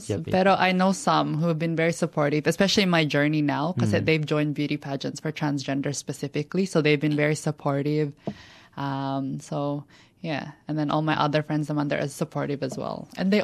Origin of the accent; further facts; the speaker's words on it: Sydney, New South Wales, Australia; I am 24 and I'm from Sydney, Australia, and I'm a proud transgender woman.